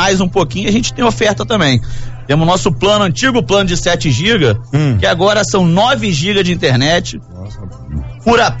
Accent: Rio de Janeiro, Brazil; now in Belo Horizonte, Brazil; Tô carioca, radicado em BH há 6 anos já.

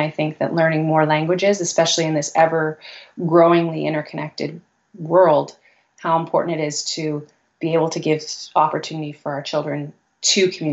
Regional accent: Canada; So the natural first step would be to study French, because I am a Canadian and I think that there is a responsibility.

